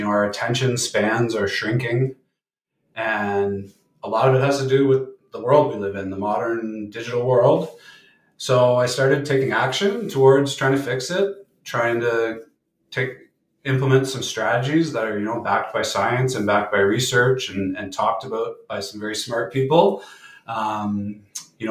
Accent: Markham, Ontario, Canada; also born or lived in Thunder Bay; now in Lindsay, Canada; So I grew up in Markham, Ontario, but I've lived kind of all over the place. I spent 5 years in Thunder Bay before moving to Lindsay. My wife and I actually lived in Korea for a year teaching English.

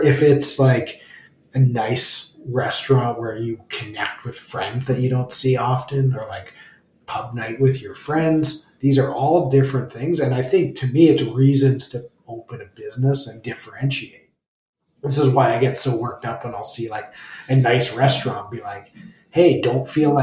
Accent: Belleville, Ontario, Canada; Because I grew up near Belleville, 401.

